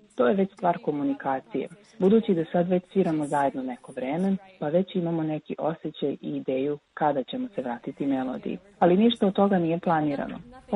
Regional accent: California, United States; verovatno su deo mog stila jer sam odrasla u Kaliforniji

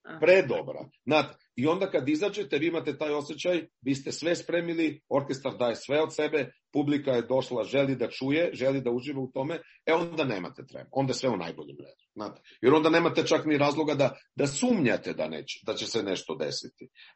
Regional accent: Serbia; Vi dođete tamo kao Srbin, jel da?

